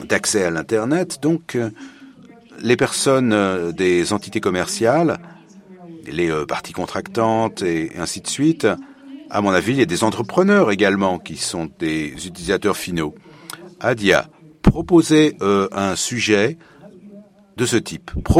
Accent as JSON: {"language": "French", "country": "South Africa", "said": "je suis d'Afrique du Sud. Et je suis boursière, je suis fellow pour la première fois"}